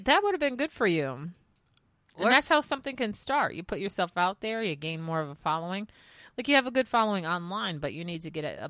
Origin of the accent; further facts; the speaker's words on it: Rhode Island, United States; I grew up in the Ocean State. I grew up in Rhode Island, and we would go to the beach every single day.